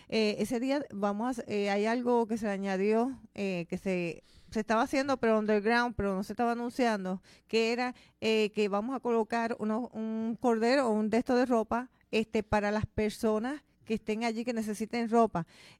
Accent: Puerto Rico; como somos puertorriqueños y siempre nos la inventamos

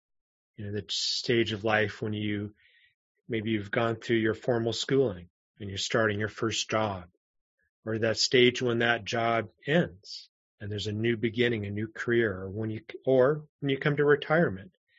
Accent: Southwest, United States; I grew up in the Southwest and had some sun exposure

